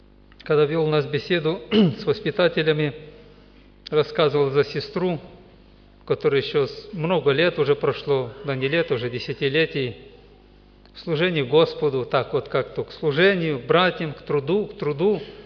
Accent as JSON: {"language": "Russian", "country": "Moldova", "said": "Я из Молдавии"}